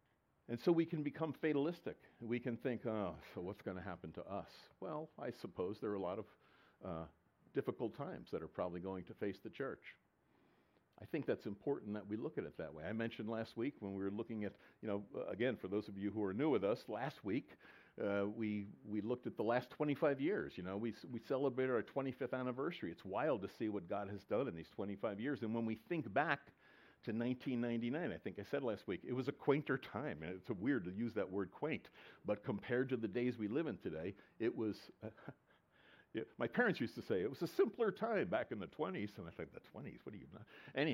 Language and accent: English; United States; Well, I do it because I'm an American